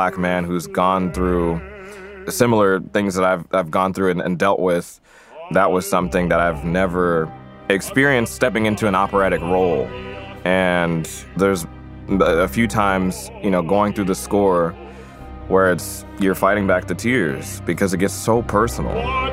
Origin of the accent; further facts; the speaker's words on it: Virginia, United States; You know, I grew up in Virginia in a Pentecostal church, so the music that I was allowed to listen to was gospel, and that was my roots.